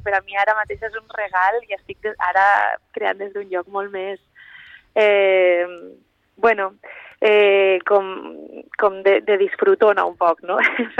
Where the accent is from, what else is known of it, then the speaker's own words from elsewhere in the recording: Pedreguer, Valencian Community, Spain; on més a gust estic és al meu poble, o sigui, i més enllà de la faena o les oportunitats que pugues tindre, pues vaig llaurant el meu camí des de Pedreguer, que és com el meu niuet